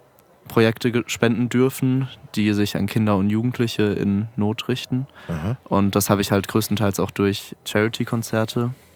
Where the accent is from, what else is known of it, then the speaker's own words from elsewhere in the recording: Mannheim, Baden-Württemberg, Germany; now in Frankfurt, Germany; Also ich komme aus Mannheim eigentlich.